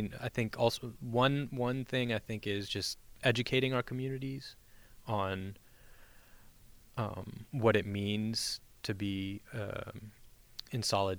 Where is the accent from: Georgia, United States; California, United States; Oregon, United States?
Georgia, United States; Decatur; I grew up in the South, in Decatur, Georgia, in a suburb of Atlanta, Georgia.